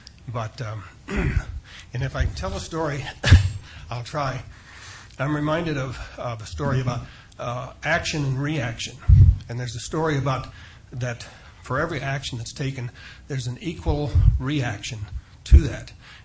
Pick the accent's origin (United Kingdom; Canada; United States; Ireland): United States; Golden, Colorado; I'm actually from Golden, Colorado.